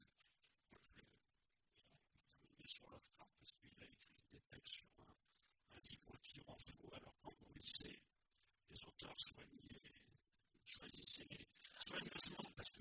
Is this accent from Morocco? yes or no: no; Compton, Quebec, Canada; En Estrie, à Comptonville, là d'où je viens, petit village de 3000 habitants